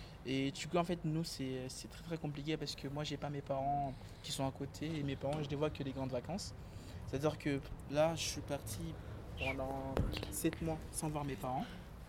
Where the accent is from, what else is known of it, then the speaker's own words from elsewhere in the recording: Mayotte, France; now in Orléans, France; je suis étudiant ultramarin. C'est-à-dire que moi j'ai quitté Mayotte pour venir étudier à Orléans.